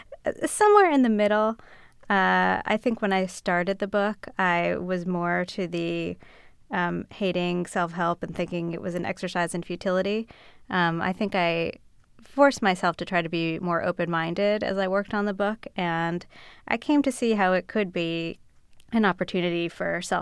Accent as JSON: {"language": "English", "town": "Philadelphia", "region": "Pennsylvania", "country": "United States", "tie": "born or raised there", "said": "where we grew up in Philadelphia"}